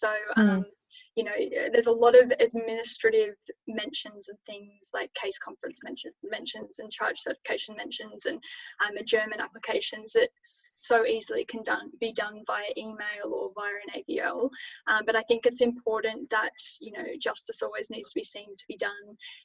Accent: Newcastle, New South Wales, Australia; also born or lived in Sydney; I'm back in Newcastle, and it's because I grew up in Newcastle and my husband and I always knew we wanted to live in Newcastle.

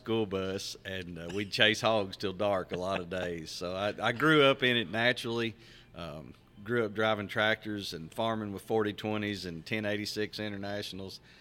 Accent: United States; I came from a farm family. I was raised in Butler County.

